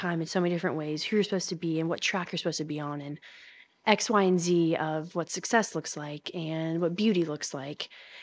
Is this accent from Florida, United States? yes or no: no; Louisville, Kentucky, United States; born there; I am 21 years old. I was born in Louisville, Kentucky.